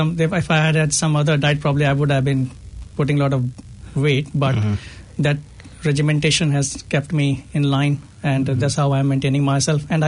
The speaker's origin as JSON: {"language": "English", "region": "Delhi", "country": "India", "tie": "born or raised there", "moved": "yes", "lives_now": "New Zealand", "said": "I am basically from Delhi, born and bred in Delhi, completed my education. I moved to New Zealand about 15 years ago with my family"}